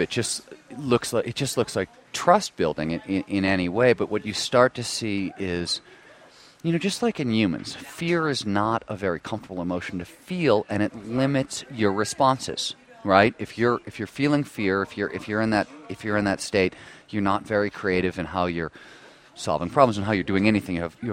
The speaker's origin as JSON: {"language": "English", "region": "Midwest", "country": "United States", "tie": "born or raised there", "said": "I was raised in the Midwest where, you know, a man is king of his castle"}